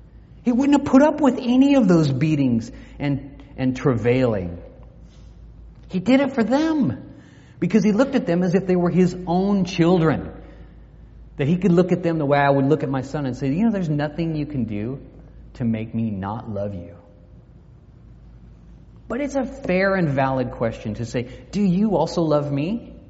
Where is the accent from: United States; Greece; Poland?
United States; Albuquerque, New Mexico; the house where we grew up in Albuquerque, New Mexico.